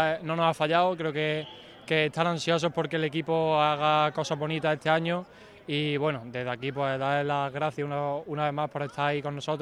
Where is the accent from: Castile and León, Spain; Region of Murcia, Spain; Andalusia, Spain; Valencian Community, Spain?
Andalusia, Spain; Lucena; estar aquí otro año más defendiendo a mi pueblo, a mi gente. Y bueno, creo que este año junto conmigo hay muchos más lucentinos que te pueden transmitir esto que siento yo.